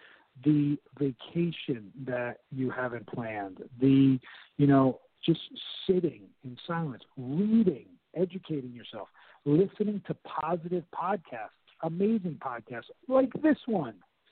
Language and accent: English; New Jersey, United States; accent: New Jersey; If you prefer to listen to my New Jersey accent for 4 hours.